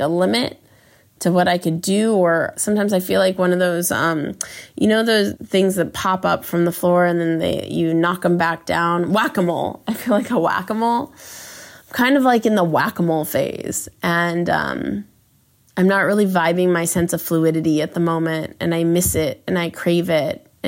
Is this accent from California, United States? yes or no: yes; Los Angeles, California, United States; I grew up in LA in Westwood, and looking over my balcony and just totally feeling like anything was possible for me.